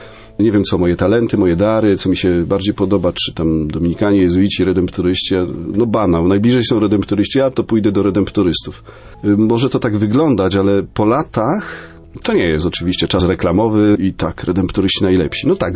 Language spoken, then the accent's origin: Polish; Podgrodzie, Subcarpathian Voivodeship, Poland; Ja pochodzę z cudownej wioski na Podkarpaciu, z Podgrodzia koło Dębicy.